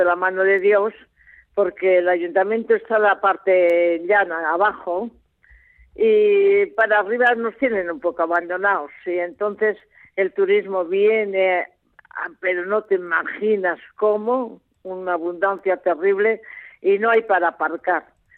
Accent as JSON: {"language": "Spanish", "town": "Bilbao", "region": "Basque Country", "country": "Spain", "said": "soy de Bilbao"}